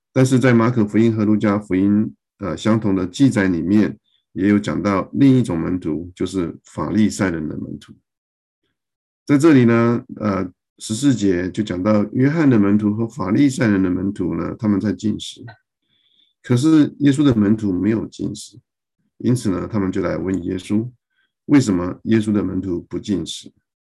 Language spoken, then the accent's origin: Chinese; China; now in United States; 比如说我们中国人的节日有新年、端午节、中秋节